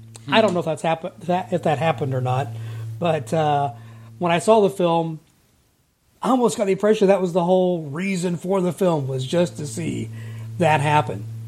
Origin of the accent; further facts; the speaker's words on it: Wabash, Indiana, United States; And so I was able to see it at the Eagles Theater in my hometown of Wabash, Indiana.